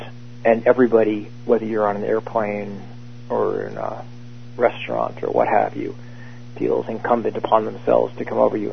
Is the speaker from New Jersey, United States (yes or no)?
yes; New Jersey, United States; Well, I grew up in New Jersey. I'm in my mid-40s.